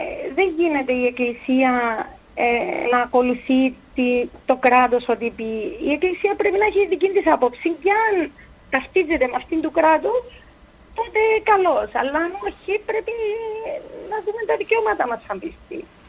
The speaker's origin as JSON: {"language": "Greek", "town": "Paphos", "region": "Paphos District", "country": "Cyprus", "said": "είμαι από την Πάφο."}